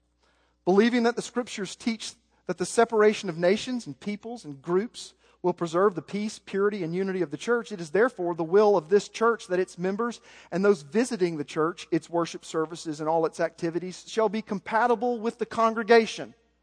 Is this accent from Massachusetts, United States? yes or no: no; Little Rock, Arkansas, United States; born there; as a child of the South, folks, I was born in Little Rock, Arkansas.